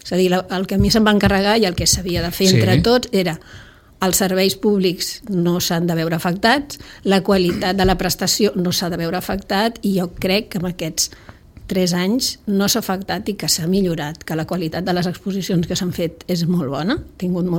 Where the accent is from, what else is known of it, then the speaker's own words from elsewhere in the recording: Sitges, Catalonia, Spain; Venir aquí era donar un pas i treballar al meu poble, pel meu poble